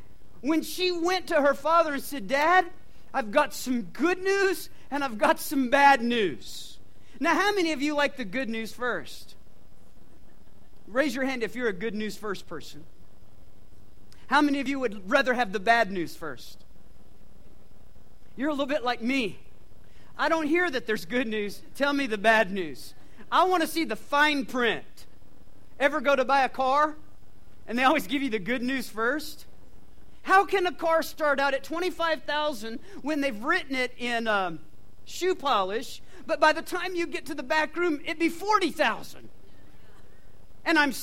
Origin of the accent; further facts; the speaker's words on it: New Mexico, United States; I'm from New Mexico. People just go by grandma and grandpa there.